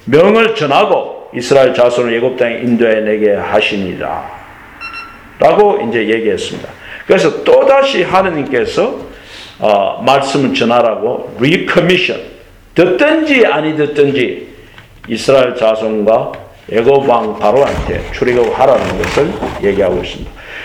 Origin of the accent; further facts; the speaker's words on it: Gyeongsang, South Korea; 나는 경상도 사람이고, 여기에서 제2인이고